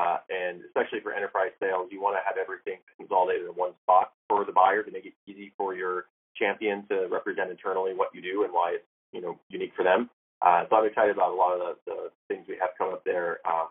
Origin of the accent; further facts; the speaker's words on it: South Dakota, United States; I'm originally from South Dakota, which is in the middle of nowhere.